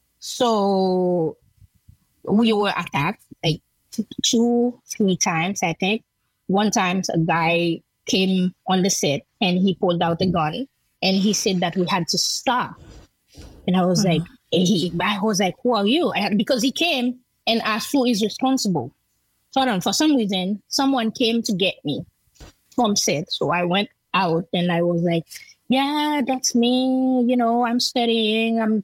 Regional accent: Jacmel, Sud-Est, Haiti; English is a second language; So we thought, you know, shooting in Jacmel, I am from Jacmel.

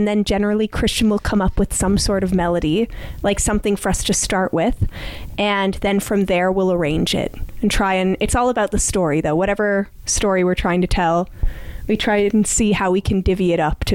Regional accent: New Brunswick, Canada; also born or lived in England; We lived in England for a couple years, and I'm from New Brunswick

